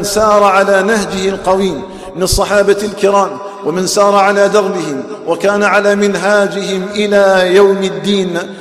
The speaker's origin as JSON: {"language": "Arabic", "country": "Algeria", "said": "اللهم اجعل بلدنا الجزائر آمنا مطمئنا وسائر بلاد"}